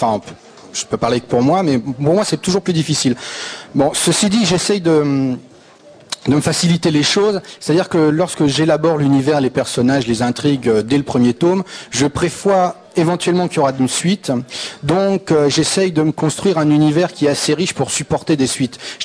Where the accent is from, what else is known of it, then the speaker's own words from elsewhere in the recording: France; Bon, c'est sans doute parce que je suis français.